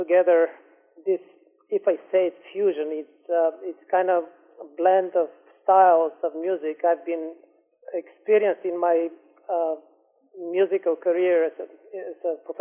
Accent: Bulgaria; now in Canada; I'm from Bulgaria, southwest Bulgaria. I'm classically trained, classical guitar from Bulgaria. I went to Southwest University.

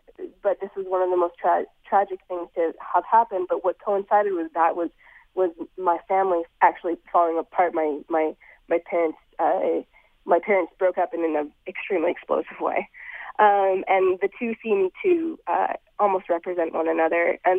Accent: Bowen Island, British Columbia, Canada; Where I grew up on Bowen Island, as I've explained, it was extremely idyllic.

